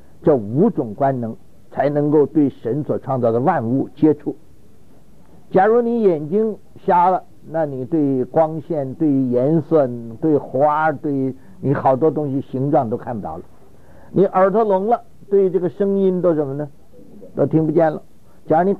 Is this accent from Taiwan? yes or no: no; China; 我们中国人叫三魂